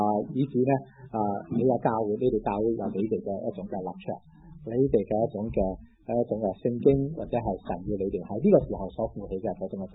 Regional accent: Hong Kong; 香港是屬於中國的一部分，你和我是香港人

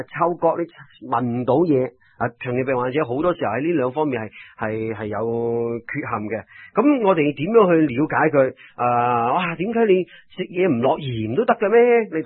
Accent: Guangdong, China; 我哋广东人最好讲嘅一句说话就是执生

